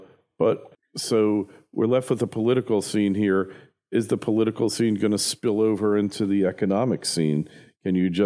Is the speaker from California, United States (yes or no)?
no; New York, United States; you're a securities, federal securities attorney from my home state and city, New York.